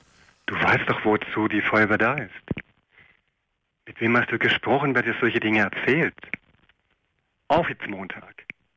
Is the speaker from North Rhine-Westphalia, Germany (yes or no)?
no; Baden-Württemberg, Germany; gar nicht weiter so von meiner Heimat hier, im Süden, in Südwestdeutschland. Ich bin im Schwarzwald